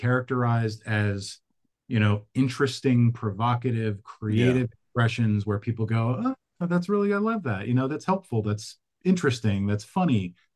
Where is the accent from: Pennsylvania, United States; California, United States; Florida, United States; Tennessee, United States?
Pennsylvania, United States; Philadelphia; And I grew up in Philadelphia in the 70s and 80s.